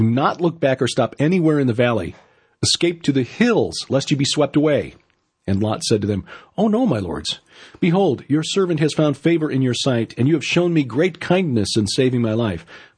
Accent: Chicago, Illinois, United States; it would be like, you know, me growing up in Chicago.

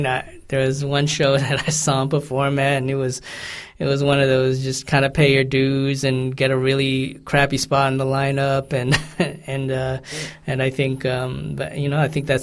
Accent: California, United States; I think being that I'm from California and the United States

